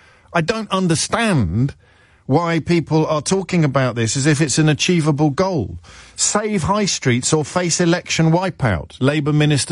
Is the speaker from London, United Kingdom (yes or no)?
no; Kidderminster, West Midlands, United Kingdom; few high streets have declined more than my hometown of Kidderminster